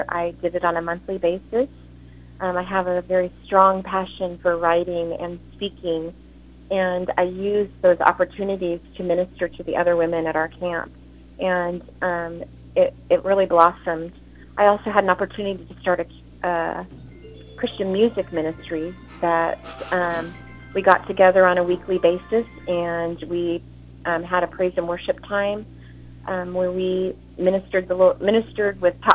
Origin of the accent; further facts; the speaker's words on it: California, United States; also born or lived in Los Angeles; I am from Southern California, where I grew up. I was born in Los Angeles, and I am now relocated to the state of Arkansas, and that's where I reside right now.